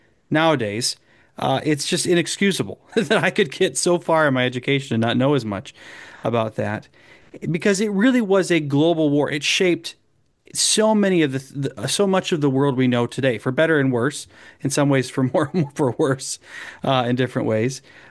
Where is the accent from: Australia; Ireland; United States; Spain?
United States; Michigan; But growing up in Southeast Michigan, where it was a major place for the War of 1812, especially Detroit, and all along the shores of Lake Erie on both sides